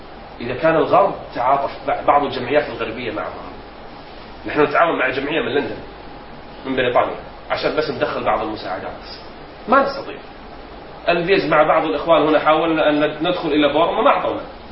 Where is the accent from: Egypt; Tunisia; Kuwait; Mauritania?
Kuwait; ومنهم أئمة عندنا في الكويت